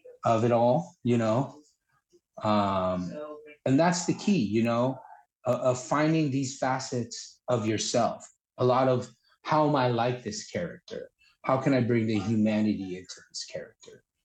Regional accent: Philippines; Man, we're Filipino, man. We have a get together. We need to have some music playing. I grew up, I had all these uncles come over that played guitar, piano, bongos, everything.

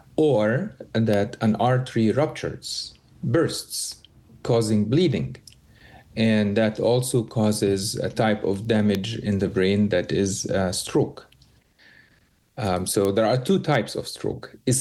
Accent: Cairo, Cairo Governorate, Egypt; moved away as an adult; now in United States; I'm from Egypt originally. I went to medical school in Egypt, Cairo, Egypt, and I did my residency training there as well.

